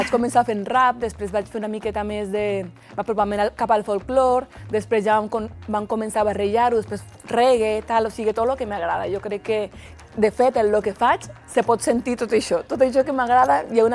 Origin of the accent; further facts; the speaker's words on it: Bogotá, Colombia; now in Spain; Jo vinc de Bogotà, o sigui, Bogotà, clar, és caos, no? I arribar a les cases va ser una mica com, uf, què passa aquí?